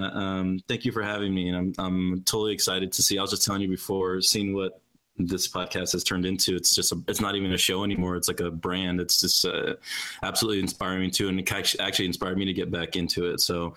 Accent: Houston, Texas, United States; now in Dallas, United States; I'm in Dallas. It's all right. I'm from Houston, so I always talk trash to Dallas.

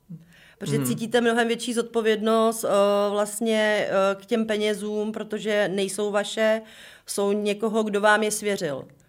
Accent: Mariánské Lázně, Karlovy Vary Region, Czechia; já pocházím z Mariánských Lázní, tam můžete být maximálně servírka, recepční nebo prodavačka.

